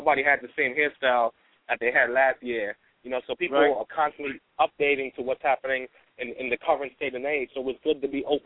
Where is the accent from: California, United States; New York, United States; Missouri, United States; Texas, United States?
New York, United States; Brooklyn; I'm from Brooklyn.